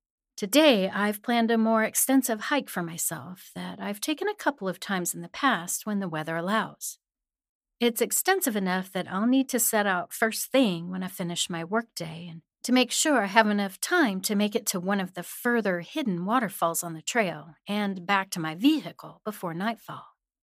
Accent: Kansas, United States; moved away as an adult; I've been a Northwest Arkansas transplant for close to a year now. Moving here wasn't much of a jump from my home state of Kansas

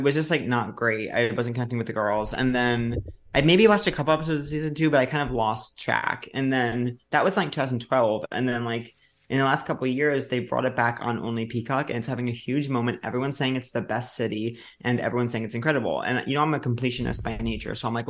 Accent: New York City, New York, United States; I don't even know how he knew I was from New York.

